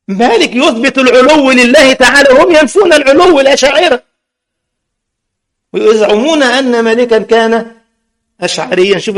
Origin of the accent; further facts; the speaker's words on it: Egypt; بتوع الصوفية دول عندنا في مصر